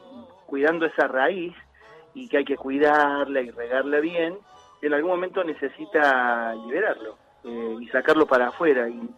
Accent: Córdoba, Argentina; born there; desde una zamba, porque nací en Córdoba

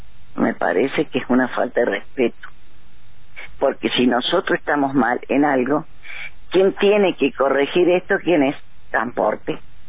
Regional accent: San Luis, Argentina; somos gente de San Luis, nacimos en San Luis, vivimos en San Luis

